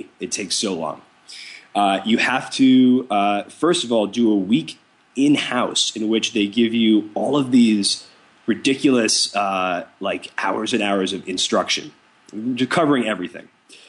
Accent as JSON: {"language": "English", "region": "New York", "country": "United States", "said": "And they realize I'm from New York, and I don't know, I guess they think that's like really cute or whatever."}